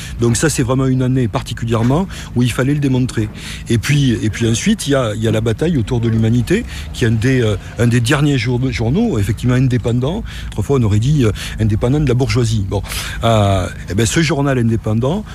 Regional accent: Narbonne, Occitanie, France; De Narbonne.

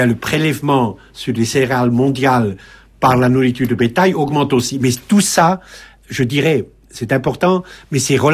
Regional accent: Geneva, Switzerland; ou suisse aussi, je suis de Genève.

